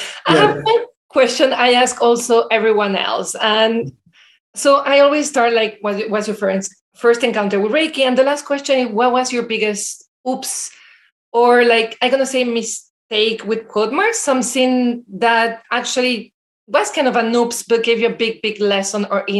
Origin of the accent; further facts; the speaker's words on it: Belgium; also born or lived in Latin America; I grew up in Latin America. So even though I'm from Belgium, so I have like a melting pot of culture.